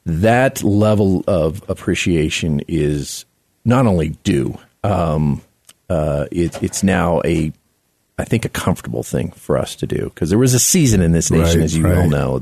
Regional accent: Miami, Florida, United States; I grew up in Miami pretty much

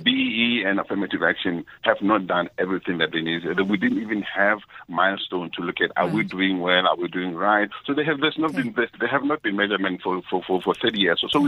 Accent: South Africa; now in Switzerland; I speak there as a South African who's concerned. Now, many countries across the world have changed, amended their constitutions, including Switzerland, where I am now

